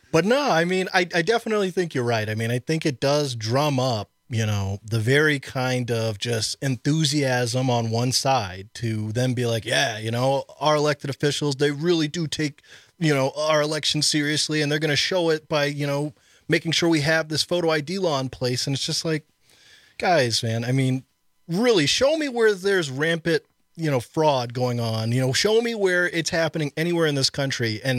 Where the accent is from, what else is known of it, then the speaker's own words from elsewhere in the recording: Cleveland, Ohio, United States; born there; Well, I was born in Cleveland, Ohio. So don't hold that against me. I get a lot of people here in Wisconsin apologizing